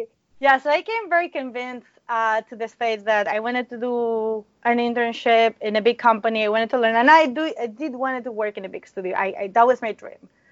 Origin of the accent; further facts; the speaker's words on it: Spain; So I'm from Spain. There is obviously, clearly, not animation in Spain.